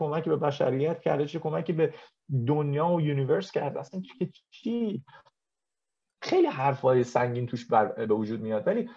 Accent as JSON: {"language": "Persian", "town": "Shiraz", "region": "Fars", "country": "Iran", "tie": "born there", "said": "چرا من سال 1986 به دنیا آمدم؟ چرا؟ چرا من در شهر شیراز به دنیا آمدم؟"}